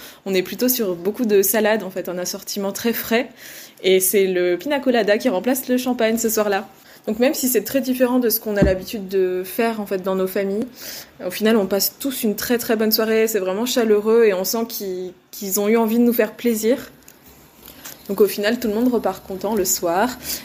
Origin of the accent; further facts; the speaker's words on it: France; En fait, je ne sais pas si j'arriverai autant à l'apprécier dans ce contexte chez nous en France, ou si j'aurai vraiment ce besoin de changer de cadre comme je l'ai vécu en Australie.